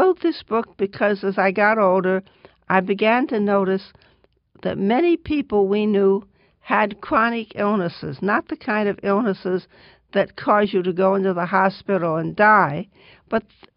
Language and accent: English; New York, United States; also born or lived in Chicago; No, I was born in Chicago, but I moved to New York when I was four. So I don't have much memory of Chicago at all.